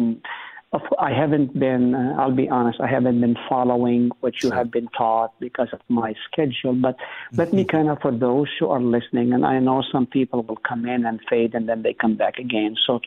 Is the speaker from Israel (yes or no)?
yes; Israel; now in United States; I come from Israel